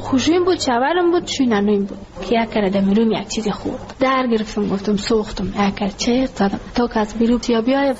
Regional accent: Ghazni, Afghanistan; now in Kabul, Afghanistan; ما کابل آمدیم، از غزنی هستیم.

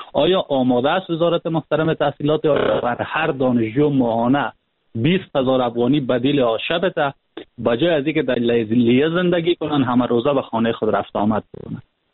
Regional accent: Panjshir, Afghanistan; ما خودم از پنجشیر هستم،

